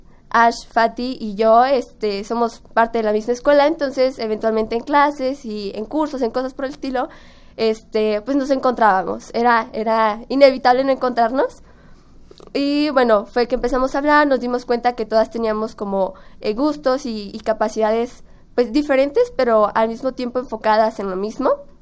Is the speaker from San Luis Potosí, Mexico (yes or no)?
no; Jalisco, Mexico; nosotros que somos jaliscienses